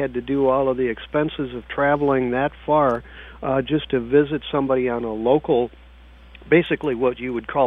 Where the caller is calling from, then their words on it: California, United States; Nowadays, they're getting into these privatized prisons where I'm calling you from California